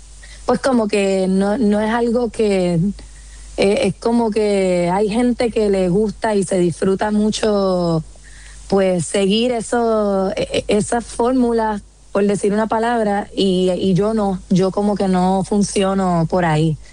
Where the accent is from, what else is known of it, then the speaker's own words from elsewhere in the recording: Puerto Rico; lo que somos los puertorriqueños